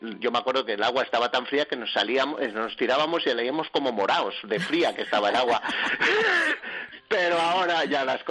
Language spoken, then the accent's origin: Spanish; Horcajo de la Ribera, Castile and León, Spain; Mi pueblo, que tengo que reivindicar en mi pueblo, Horcajo de la Ribera, un pueblo estupendo donde viven 8 o 10 personas en invierno